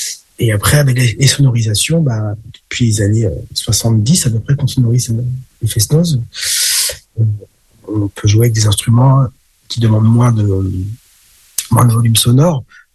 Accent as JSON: {"language": "French", "town": "Saint-Nicolas-du-Pélem", "region": "Brittany", "country": "France", "said": "Moi, je viens de Saint-Nicolas-du-Pélem. Alors, ça, c'est le centre Bretagne. C'est vraiment, vous faites une croix en Bretagne, sur le nord, sud, est, ouest. Vous êtes quasiment au milieu, là."}